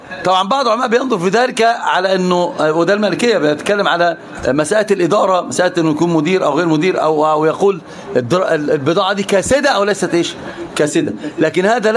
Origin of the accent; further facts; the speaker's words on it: Egypt; قال لي أنت من وين؟ قلت له مصر.